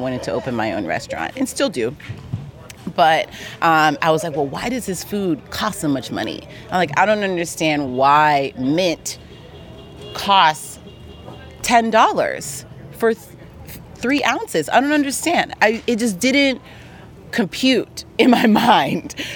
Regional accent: Los Angeles, California, United States; And I grew up in Los Angeles, and I, you know, was fortunate enough to be able to go to a school in the West Side.

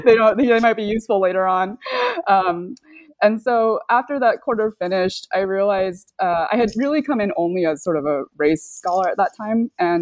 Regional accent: California, United States; But I grew up in California, and in the 1990s, it does seem like this special era of like peak multicultural colorblindness

